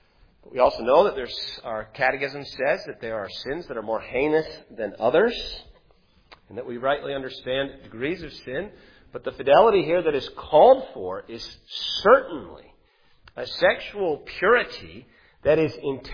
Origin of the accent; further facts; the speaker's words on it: Canada; As you know, I'm a Canadian.